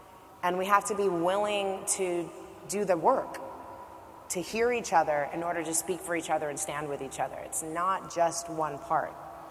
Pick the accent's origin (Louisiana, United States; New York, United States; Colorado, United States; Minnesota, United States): New York, United States; New York City; I grew up in New York City during the crack and heroin and HIV/AIDS epidemics.